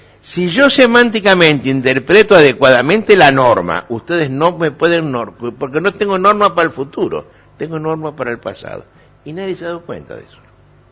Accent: Argentina; now in Paraguay; Los argentinos, al igual que los paraguayos... Yo me siento paraguayo también después de 30 años de venir acá, ¿eh?

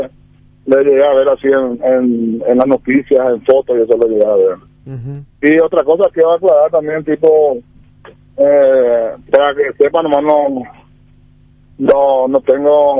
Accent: Pedro Juan Caballero, Amambay, Paraguay; Soy crecido, nací y me crié aquí en Pedro Juan Caballero

